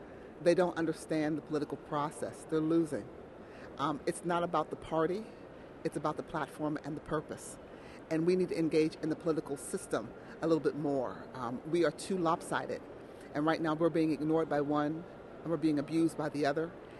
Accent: Youngstown, Ohio, United States; I'm from Youngstown, Ohio.

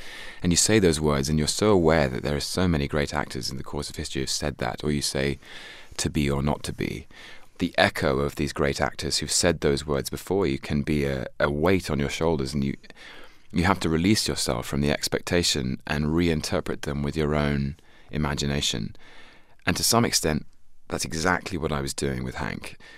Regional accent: England, United Kingdom; I think as a Brit, as someone who grew up in Europe and in England, the sound of America was always very exotic to me.

